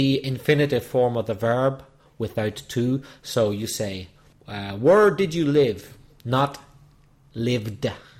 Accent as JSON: {"language": "English", "town": "Lisburn", "region": "Northern Ireland", "country": "United Kingdom", "tie": "born there", "said": "I was born in a place called Lisburn, near Belfast."}